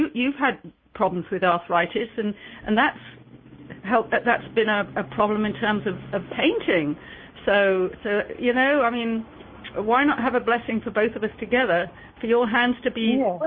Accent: United Kingdom; As a Brit, I always want to make my own tea and stuff.

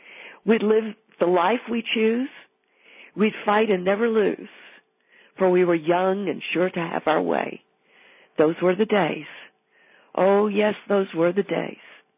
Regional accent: Weatherford, Texas, United States; Dale helped us set up my art show in Weatherford, my hometown

